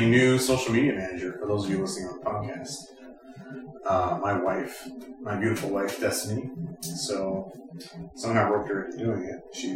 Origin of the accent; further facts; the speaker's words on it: Northern Ireland, United Kingdom; growing up as a kid, my aunt had one, you know, growing up in Northern Ireland.